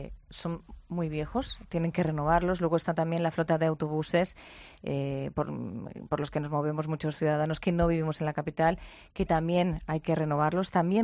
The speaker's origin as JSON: {"language": "Spanish", "region": "Community of Madrid", "country": "Spain", "said": "Los madrileños los que más lo usamos y lo visitamos."}